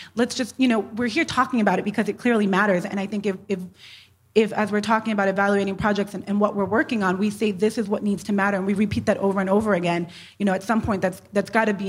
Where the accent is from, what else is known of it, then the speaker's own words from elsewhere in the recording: New York, United States; I know growing up in New York, you know, I didn't go to a museum unless it was as a school trip.